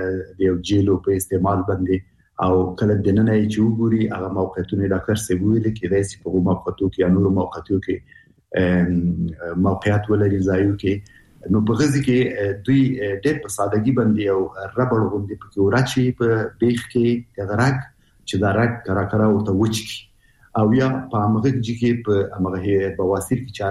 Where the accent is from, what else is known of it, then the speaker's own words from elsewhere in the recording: Afghanistan; موږ په انانوي شکل موږ افغانان شرمېږو چې له دغه ځای نه خبرې وکړو